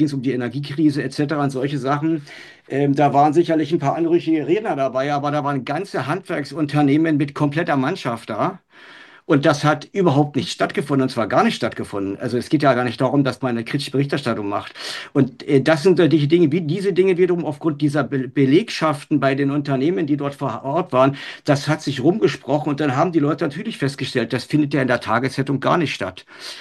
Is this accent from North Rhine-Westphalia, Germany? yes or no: no; Cottbus, Brandenburg, Germany; Ich komme ja aus Cottbus